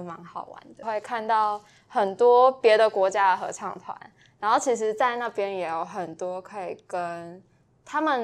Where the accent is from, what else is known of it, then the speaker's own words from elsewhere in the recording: Tainan, Taiwan; 因为我是台南人，然后在参加台大团之前就是在台南参加大地合唱团